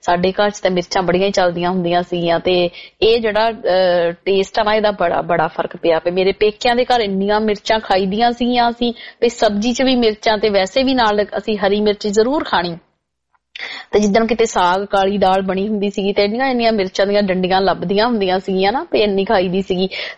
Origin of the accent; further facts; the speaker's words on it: Khudda, Punjab, India; ਮੈਂ ਪਿੰਡ ਖੁੱਡੇ ਤੋਂ ਬਿਲੋਂਗ ਕਰਦੀ ਆ ਜੀ, ਇਹ ਹੁਸ਼ਿਆਰਪੁਰ ਡਿਸਟ੍ਰਿਕਟ ਵਿੱਚ ਪੈਂਦਾ ਤੇ ਟਾਂਡੇ ਤੇ ਦਸੂਏ ਦੇ ਵਿੱਚ ਮੇਨ ਜਿਹੜੇ ਹਾਈਵੇ ਆ ਉਹਦੇ ਉੱਤੇ ਪਿੰਡ ਆ ਜੀ, ਕਾਫੀ ਵੱਡਾ ਪਿੰਡ ਆ ਇਹ।